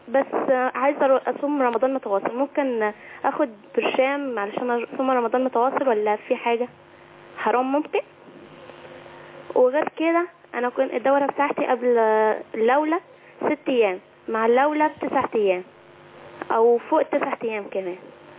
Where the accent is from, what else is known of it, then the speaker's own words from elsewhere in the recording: Egypt; ايوه انا اسمي من مصر.